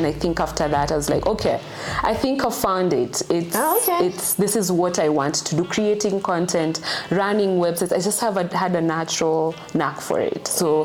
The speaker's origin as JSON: {"language": "English", "country": "Kenya", "tie": "born or raised there", "said": "So I'm Kenyan, born and raised. I grew up in up country, what we call shags in Kenya. Just basically means you're not born and bred in Nairobi."}